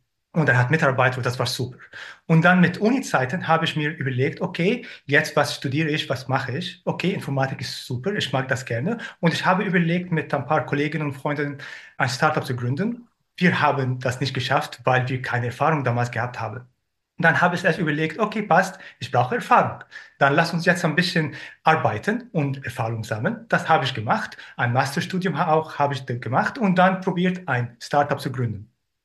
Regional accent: Cairo, Cairo Governorate, Egypt; now in Vienna, Austria; Ich bin ein Österreicher aus Kairo, der jetzt in Wien wohnt.

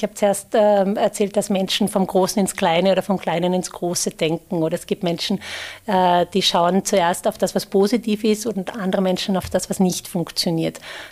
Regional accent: Upper Austria, Austria; moved away as an adult; Ich komme ja aus der Nähe von Linz

